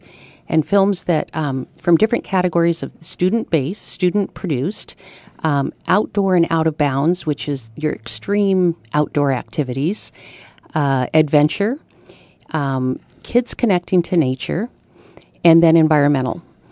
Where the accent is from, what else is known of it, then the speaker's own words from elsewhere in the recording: Colorado, United States; So, well, I grew up in Colorado, and we did do a lot outside.